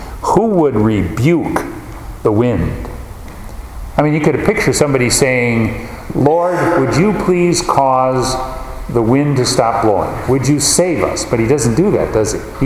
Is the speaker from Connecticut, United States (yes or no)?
no; Wisconsin, United States; Where I grew up in Wisconsin in the 50s, they first began to plant salmon.